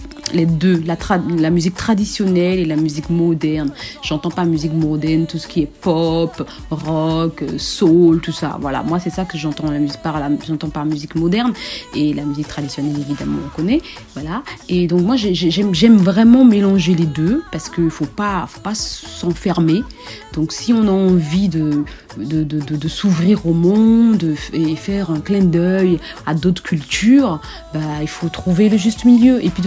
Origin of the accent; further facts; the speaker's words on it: Benin; ma mère est bénino-burkinabé, mon père est nigérian et ghanéen, et j'ai grandi au Bénin, donc j'ai 3 ou 4 passeports, et je suis française aussi, élevée par ma grand-mère ghanéenne